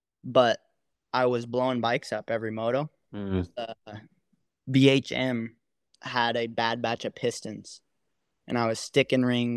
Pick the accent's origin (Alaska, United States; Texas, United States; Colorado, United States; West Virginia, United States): Alaska, United States; But obviously, I'm from Alaska. I don't live down here. This isn't. It's not home.